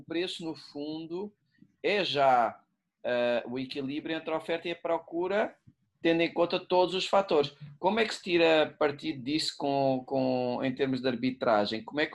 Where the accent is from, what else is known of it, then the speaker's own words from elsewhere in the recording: Lisbon, Portugal; now in Brazil; Eu sou de Lisboa.